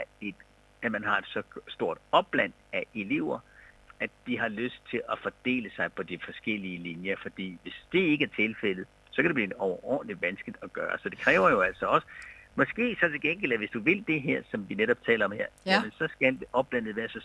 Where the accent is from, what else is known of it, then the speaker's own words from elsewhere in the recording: Region of Southern Denmark, Denmark; fordi vi kommer jo selv fra Sydjylland begge